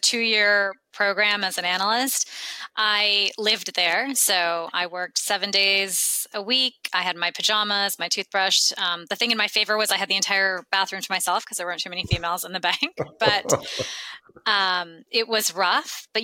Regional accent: Los Angeles, California, United States; born there; also born or lived in Middle East; Yeah, I was born in Los Angeles, but then my father was an engineer in the oil industry. And so we then went to the Middle East. We lived there for several years and then came back to California, where I finished off middle school.

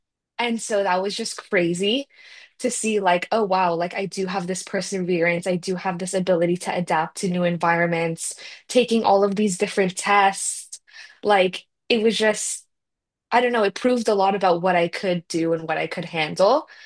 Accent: Ontario, Canada; I was originally born and raised in Ontario, Canada. So go north.

